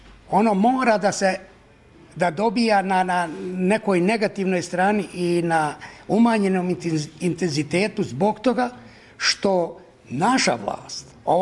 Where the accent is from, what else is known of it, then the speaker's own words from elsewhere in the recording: Laškovci, Republika Srpska, Bosnia & Herzegovina; now in Doboj, Bosnia and Herzegovina; rodom iz Laškovaca kod Kozarske Dubice. Živim u Doboju već skoro 50 godina. Jasenovački logoraš.